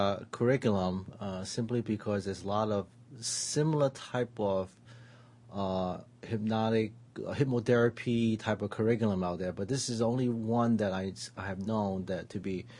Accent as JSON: {"language": "English", "town": "San Diego", "region": "California", "country": "United States", "said": "I'm from San Diego."}